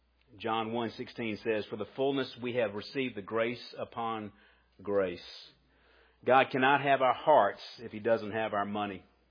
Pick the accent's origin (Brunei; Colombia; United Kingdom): Colombia; I'm a little sensitive to that because I came from Colombia, and everybody's been to Colombia.